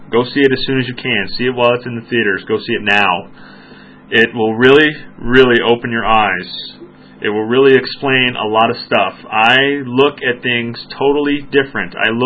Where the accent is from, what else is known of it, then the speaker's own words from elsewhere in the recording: Phoenix, Arizona, United States; I am from the Valley, though. I'm from Phoenix, and that place is just, it's utopia.